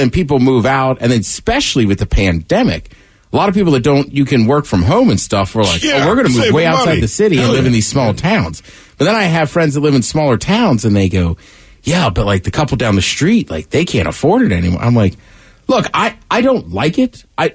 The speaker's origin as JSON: {"language": "English", "town": "College Park", "region": "Maryland", "country": "United States", "tie": "born or raised there", "said": "I grew up in College Park. I don't know anybody that works for the University of Maryland."}